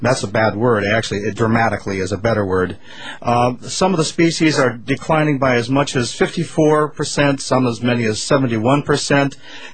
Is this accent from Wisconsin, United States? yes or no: yes; Milwaukee, Wisconsin, United States; also born or lived in Minnesota; when I was growing up in the Midwest, I grew up in Milwaukee and areas of Wisconsin and Minnesota.